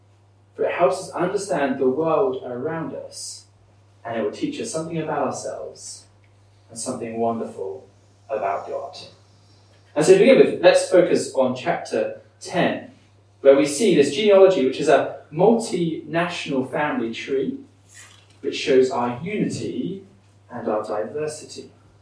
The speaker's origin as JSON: {"language": "English", "region": "England", "country": "United Kingdom", "accent": "English", "said": "Even in Scotland, my English accent wasn't too much of an issue."}